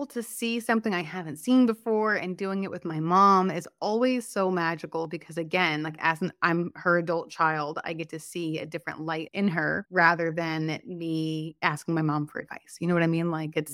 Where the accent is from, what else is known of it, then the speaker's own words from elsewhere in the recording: Colorado, United States; moved away as an adult; now in New England, United States; So I was raised in Colorado and I moved out to New England for college and I just decided to stay.